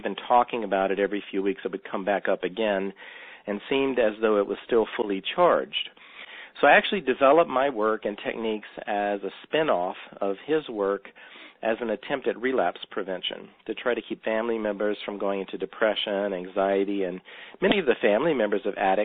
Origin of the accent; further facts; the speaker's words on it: Louisiana, United States; even in my family, I'm from Louisiana, my mother was quite an empathic person.